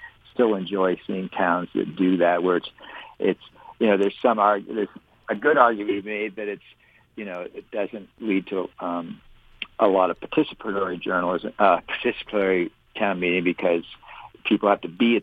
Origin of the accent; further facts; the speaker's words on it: West Windsor, Vermont, United States; It's something I remember since I was a kid, growing up in West Windsor, Vermont, you know, small town Vermont, where town meeting was a day off from school